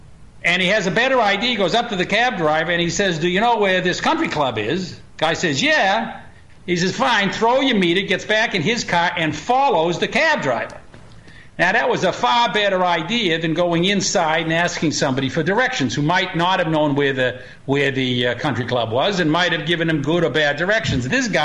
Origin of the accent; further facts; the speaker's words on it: Boston, Massachusetts, United States; moved away as an adult; now in New York, United States; Well, you know, I'm a Bostonian, but I've been in New York for over 40 years, and it suits me, and I'm a real New York chauvinist.